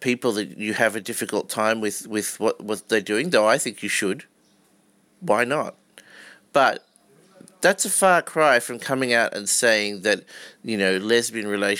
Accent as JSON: {"language": "English", "country": "Australia", "said": "As an Australian white heterosexual male"}